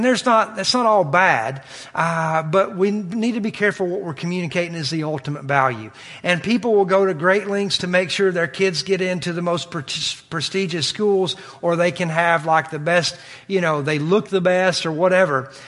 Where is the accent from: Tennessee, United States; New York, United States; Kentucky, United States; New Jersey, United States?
Kentucky, United States; I think about, honestly, where I grew up in Kentucky, I don't know how the drug problem is here, but the drug problem is terrible in Southeast Kentucky.